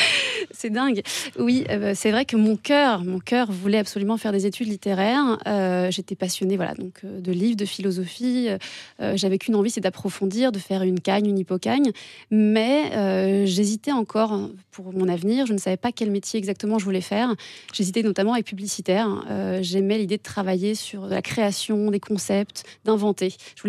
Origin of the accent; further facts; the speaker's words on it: Massy, Île-de-France, France; Moi, j'ai grandi à Massy et j'ai passé jusqu'à mes 18 ans dans cette ville.